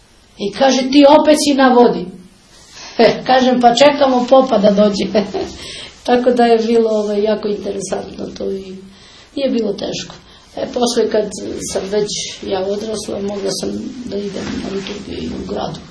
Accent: Kruševo, Pelagonia, North Macedonia; Pa ja sam iz Makedonije, iz Kruševa, jedno selo Pusta Reka se zove, 14 km od Kruševa. Rođena sam tamo 1966. godine.

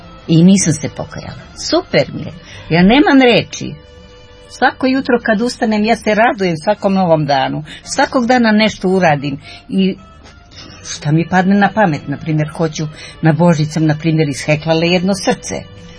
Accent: Brezovac, Šumadija, Serbia; 44. godište, iz jednog sela kod Aranđelovca, Brezovca. Tu sam živela do udaje, posle sam otišla u grad u Aranđelovac

